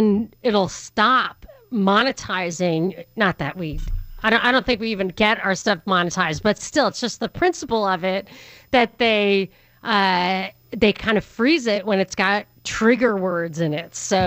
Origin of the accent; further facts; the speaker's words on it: New York, United States; So I thought that was hilarious because I'm from New York.